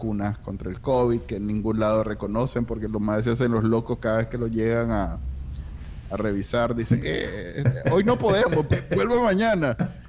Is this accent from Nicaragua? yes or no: yes; Nicaragua; para nosotros que somos nica, nos encanta y queremos con todas nuestras ganas vivir ahí